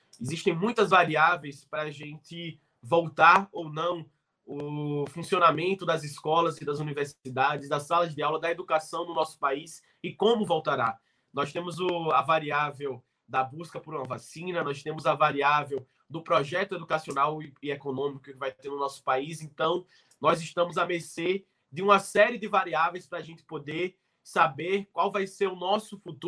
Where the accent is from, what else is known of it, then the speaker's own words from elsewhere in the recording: Rio Grande do Norte, Brazil; born there; Eu sou potiguar, de nascença, de coração, né, do Rio Grande do Norte.